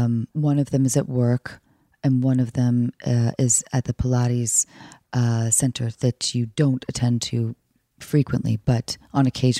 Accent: New York City, New York, United States; Oh, I grew up in New York, of course.

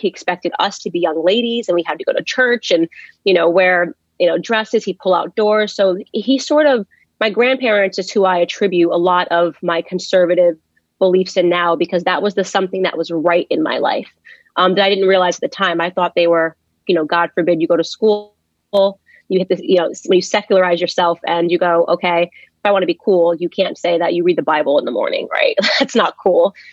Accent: Stamford, Connecticut, United States; also born or lived in White Plains; I was born in White Plains, New York, and raised in Stamford, Connecticut.

